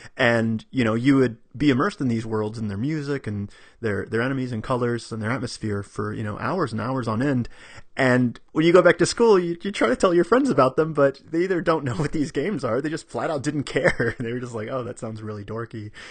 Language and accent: English; Dallas, Texas, United States; at least where I was growing up in Dallas, Texas.